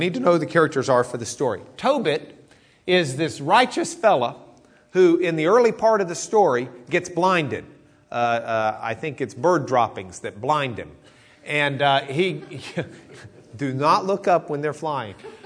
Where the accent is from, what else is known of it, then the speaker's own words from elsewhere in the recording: Lubbock, Texas, United States; It's probably a little bit nicer, but that's where I grew up in Lubbock. That's what we'd have said.